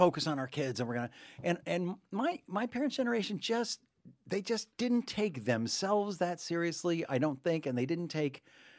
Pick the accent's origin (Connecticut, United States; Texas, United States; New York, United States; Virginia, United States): New York, United States; Armonk; I grew up in Armonk, New York, suburb of New York City. I was born in 47, grew up in the 50s and 60s there.